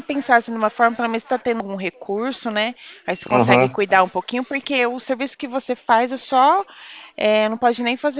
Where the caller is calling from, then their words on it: Presidente Prudente, São Paulo, Brazil; Eu tô falando de Presidente Prudente.